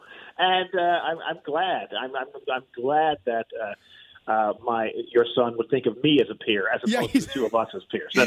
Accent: St. John's, Newfoundland and Labrador, Canada; born or raised there

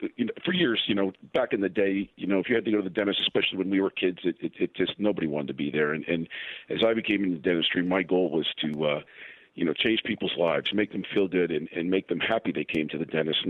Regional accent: Somerville, New Jersey, United States; I work in Morristown, but I was born right in Somerville, and I've been a Jersey guy my whole life.

